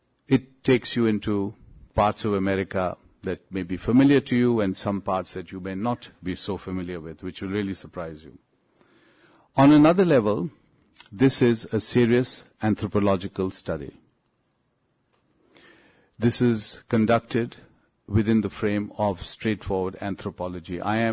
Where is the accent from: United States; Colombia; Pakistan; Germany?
Pakistan; I said, look, I'm from Pakistan. This is a luxury hotel.